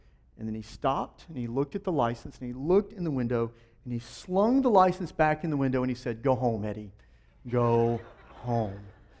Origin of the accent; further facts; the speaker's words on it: Ackerman, Mississippi, United States; take her on a trip to my hometown of Ackerman, Mississippi. A sweet little hamlet of 1,500 connected souls.